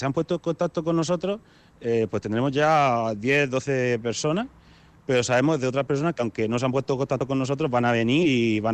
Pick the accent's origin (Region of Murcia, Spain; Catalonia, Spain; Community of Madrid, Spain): Region of Murcia, Spain; Jabalí Viejo; Yo también he sido monaguillo cuando era pequeño, ahí en mi pueblo en Murcia, en Jabalí Viejo.